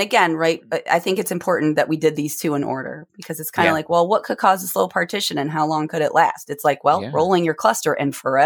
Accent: New York, United States; I'm from Western New York. That's kind of our, I think that's our motto, fair, but slightly aggressive.

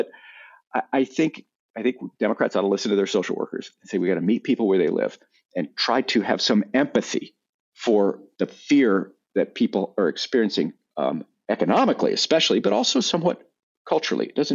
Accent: Texas, United States; Growing up in Texas, we saw this every day.

